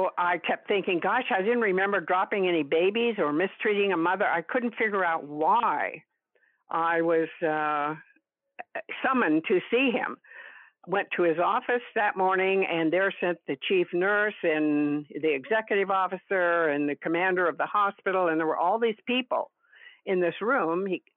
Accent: Oregon, United States; also born or lived in Nampa / California; Well, I was born in Nampa, Idaho, and I grew up in spent some time in California in very little time, but I really grew up in Oregon.

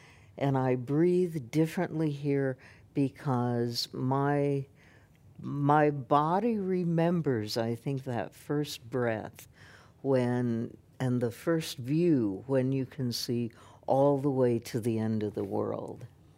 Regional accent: South Dakota, United States; now in New York, United States; And if people ask me, where do you live? I say New York. If they ask me, where are you from? I say South Dakota.

